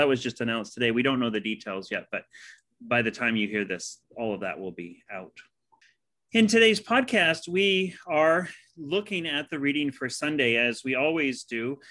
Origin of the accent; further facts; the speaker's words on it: United States; now in Canada; Being an American, the royal family didn't have a lot of impact in my life until I came to Canada, and I had to think very hard, because when I became a Canadian